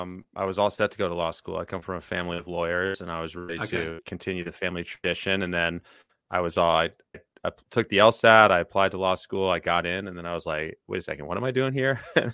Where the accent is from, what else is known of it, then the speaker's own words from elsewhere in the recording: Atlanta, Georgia, United States; And I moved mm-hmm. back to my hometown of Atlanta, where I am now.